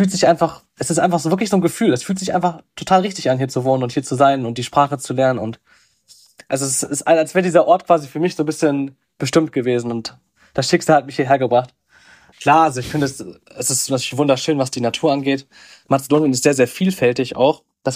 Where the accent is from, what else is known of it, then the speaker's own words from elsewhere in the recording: Freiburg, Baden-Württemberg, Germany; Und dann bin ich irgendwann zurückgeflogen in meine Heimat nach Freiburg